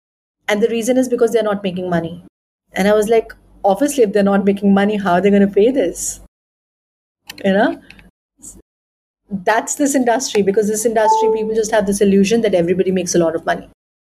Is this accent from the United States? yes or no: no; India; so I come from India, and India is considered to be a, you know, country of Kama Sutra